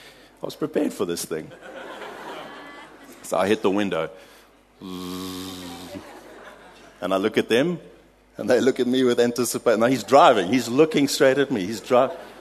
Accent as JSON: {"language": "English", "country": "South Africa", "said": "I came from South Africa."}